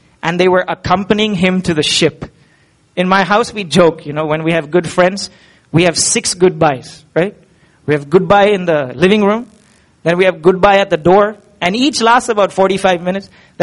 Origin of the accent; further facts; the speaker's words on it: Pune, Maharashtra, India; now in Goa, India; But I come from Pune, urban city culture